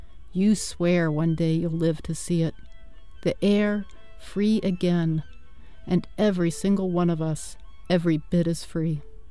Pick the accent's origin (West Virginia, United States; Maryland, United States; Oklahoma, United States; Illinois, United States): West Virginia, United States; because I grew up in West Virginia and I'd heard